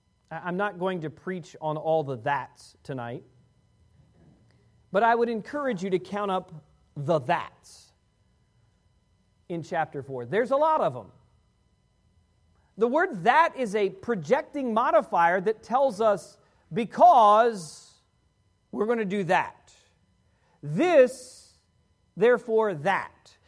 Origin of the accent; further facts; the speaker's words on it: Washington, D.C. area, United States; I grew up outside of Washington, D.C.